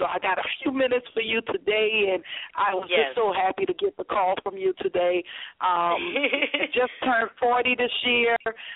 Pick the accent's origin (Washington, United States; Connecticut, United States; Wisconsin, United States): Connecticut, United States; Hartford; from Hartford, Connecticut, just a television talk host.